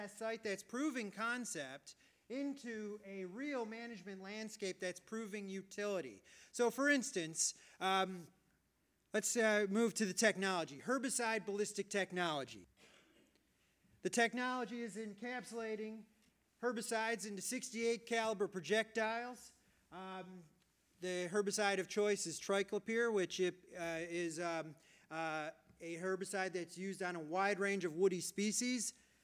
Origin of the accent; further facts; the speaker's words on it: Michigan, United States; moved away as an adult; now in Hawaii, United States; I'm from Michigan originally. I've been in Hawaii for almost 20 years